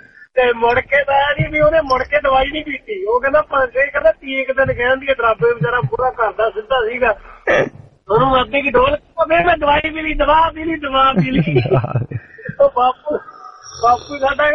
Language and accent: Punjabi; Kamalpura, Punjab, India; ਮੇਰਾ ਪਿੰਡ ਹੈਗਾ ਕਮਾਲਪੁਰਾ ਜ਼ਿਲ੍ਹਾ ਜਗਰਾਉਂ ਦੇ ਵਿੱਚ